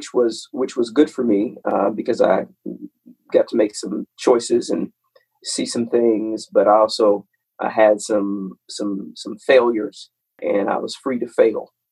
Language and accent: English; Decatur, Illinois, United States; now in Atlanta, United States; Born and raised in Decatur, Illinois.